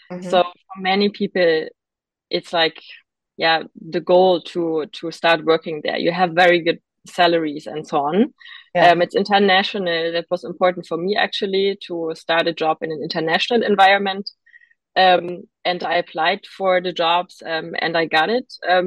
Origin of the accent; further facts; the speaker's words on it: Berlin, Germany; that changed from when I grew up in Berlin as a kid